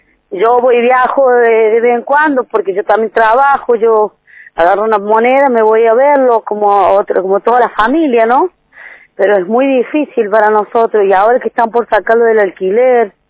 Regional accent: San Luis, Argentina; porque están abandonados y somos de San Luis y es una vergüenza.

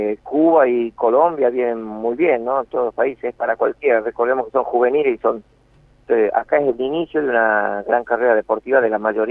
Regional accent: Argentina; somos muchos jueces argentinos

